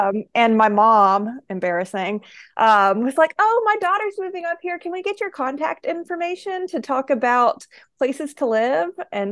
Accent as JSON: {"language": "English", "region": "the South", "country": "United States", "tie": "born or raised there", "moved": "as an adult", "lives_now": "Illinois, United States", "said": "I grew up in the South and moved to Illinois about 4 years ago to work for Eden's Glory."}